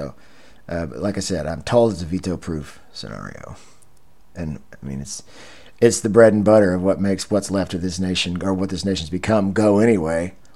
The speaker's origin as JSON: {"language": "English", "region": "Texas", "country": "United States", "tie": "born or raised there", "said": "a civil rights and liberties advocate born and raised in Texas, I have experienced, which is in the Deep South"}